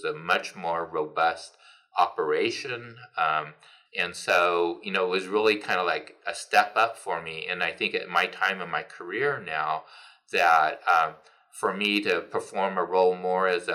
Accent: United States; I haven't even stepped foot in China. Don't speak the language. And so, you know, I'm as American as can be in that way.

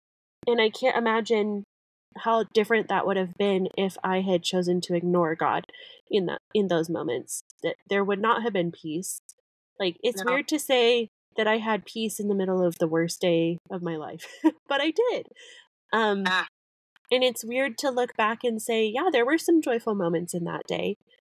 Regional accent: Colorado, United States; And I grew up in Colorado. I get that first snow thing.

